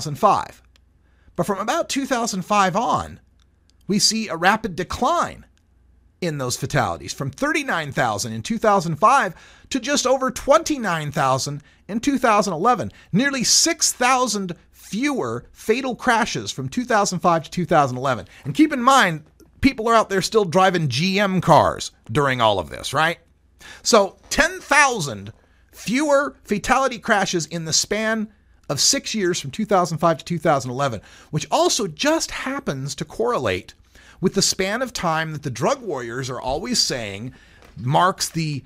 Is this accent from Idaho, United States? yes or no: yes; Idaho, United States; Idaho, my home state, has 75 on rural and urban interstates